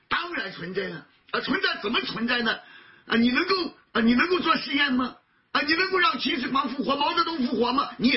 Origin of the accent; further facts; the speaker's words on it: Anfutun, Shandong, China; now in Washington, United States; 我老家在山东啊，我在山东安福屯啊，是一个偏僻的农村啊